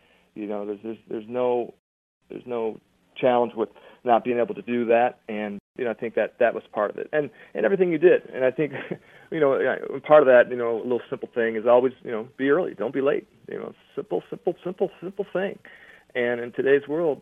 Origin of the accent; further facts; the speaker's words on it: Ohio, United States; I'm from Ohio, and my dad's from Ohio. And, you know, I live the fight every day, and I live in Ohio now.